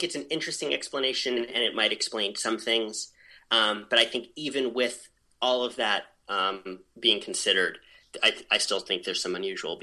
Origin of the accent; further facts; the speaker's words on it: New York, United States; if you're coming at this from a little bit more of like where I grew up in New York, or maybe a little bit more of a Midwestern perspective, their behavior looks really bizarre.